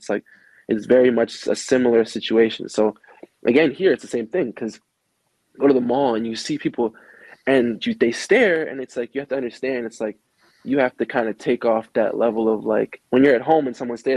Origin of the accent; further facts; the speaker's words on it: Canada; I'm Canadian and I'm black